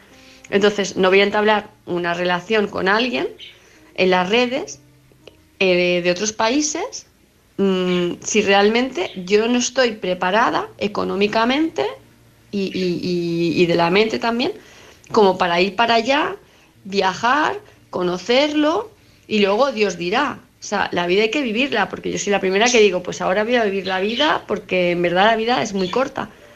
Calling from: Palma de Mallorca, Balearic Islands, Spain; de Palma de Mallorca.

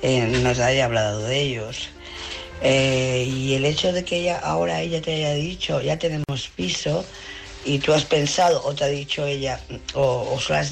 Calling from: Barcelona, Catalonia, Spain; de Barcelona. Mi mensaje es para

